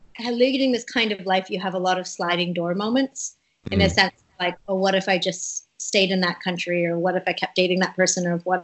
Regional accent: Ontario, Canada; I was born and raised in Canada in a suburb outside of Toronto. I did my university education in Canada as well, in Ontario.

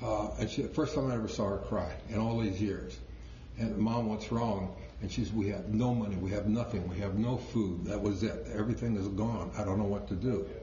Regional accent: Chicago, Illinois, United States; born there; I was born in Chicago.

